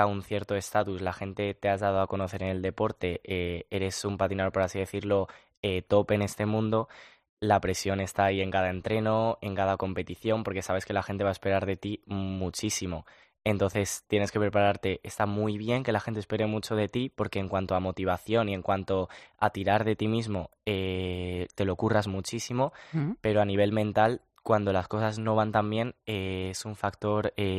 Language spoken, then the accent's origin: Spanish; Aranjuez, Community of Madrid, Spain; sí recuerdo que fue en mi pueblo, en Aranjuez